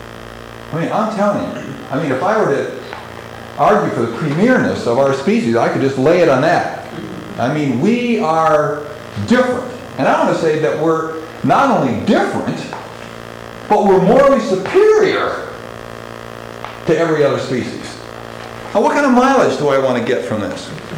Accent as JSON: {"language": "English", "region": "Wisconsin", "country": "United States", "said": "a great forester, conservationist from my home state of Wisconsin"}